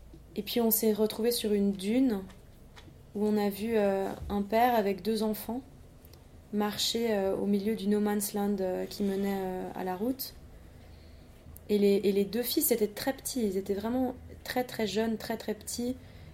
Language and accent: French; Switzerland; moi ça m'arrivera jamais parce que moi je suis suisse